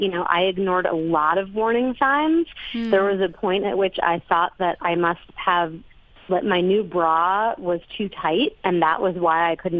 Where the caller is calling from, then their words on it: Las Terrenas, Samaná, Dominican Republic; I am in Las Terrenas in the Dominican Republic.